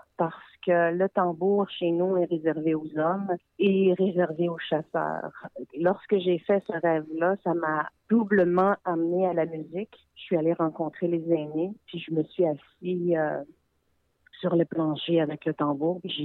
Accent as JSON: {"language": "French", "town": "Mani-utenam", "region": "Quebec", "country": "Canada", "tie": "born or raised there", "said": "Je viens de Maniutinam, là où j'ai grandi, là où j'ai découvert ma voix à l'église."}